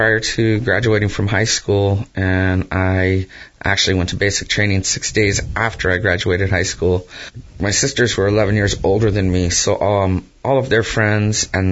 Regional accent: East Los Angeles, California, United States; It was just I grew up in East LA, so it was just a fantasy at the time.

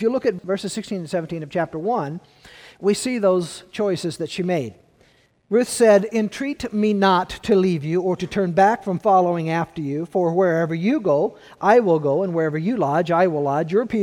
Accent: Peoria, Illinois, United States; I grew up out in Peoria, pretty large family, not much of an education on my mom or my dad's side

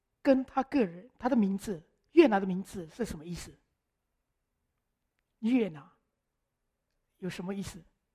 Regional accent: China; 我相信我们中国人也是非常重视这个名字

